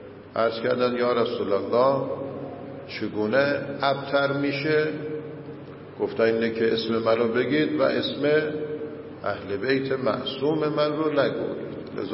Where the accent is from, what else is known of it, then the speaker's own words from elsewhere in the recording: Iran; نصیب ما ایرانیام شد